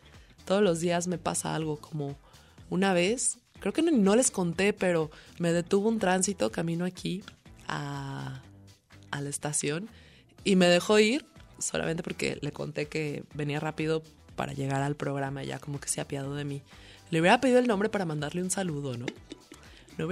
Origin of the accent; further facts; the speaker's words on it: Mexico City, Mexico; also born or lived in Guadalajara / Aguascalientes / Mérida / Tijuana; Yo soy originario de México, de ahí salí a los 18 en dirección a Guadalajara y he vivido en Aguascalientes, Mérida, Tijuana, Ciudad Valles y ahora otra vez aquí.